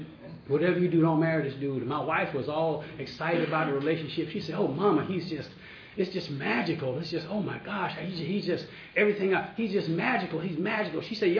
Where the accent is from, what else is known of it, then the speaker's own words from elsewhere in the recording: Atlanta, Georgia, United States; I'm just a drunk and a crackhead from the west side of Atlanta. And I grew up in the Adamsville area. And I did a lot over on that side of town.